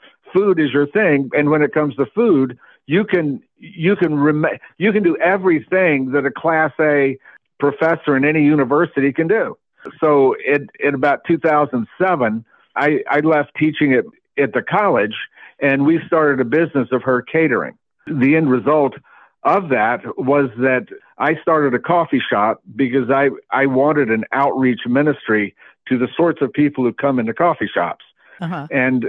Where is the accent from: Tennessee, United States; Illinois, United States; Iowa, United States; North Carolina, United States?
North Carolina, United States; Montreat; When we moved to this area, I was moving back to my hometown, Montreat, North Carolina, and we have a family of eight.